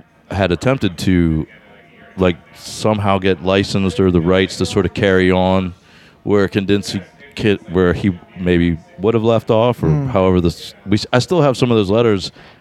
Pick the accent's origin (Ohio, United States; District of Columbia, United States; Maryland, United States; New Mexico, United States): Maryland, United States; Baltimore; born there; I was born in Baltimore, Johns Hopkins.